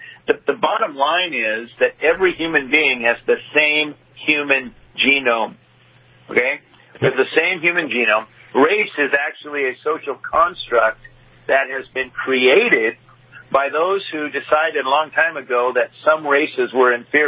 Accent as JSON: {"language": "English", "town": "Spokane", "region": "Washington", "country": "United States", "tie": "born or raised there", "said": "I mean, I grew up in Spokane, Washington. My dad never made more than $1,400 a month in his life."}